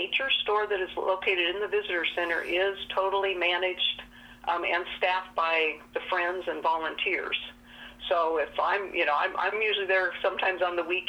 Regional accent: Prairie City, Iowa, United States; Where I grew up, the farm was outside of Prairie City, and it was just a couple miles from the refuge.

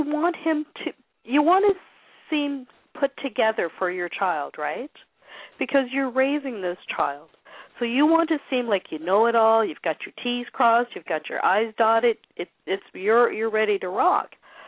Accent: Toronto, Ontario, Canada; we're from Toronto, Ontario, Canada.

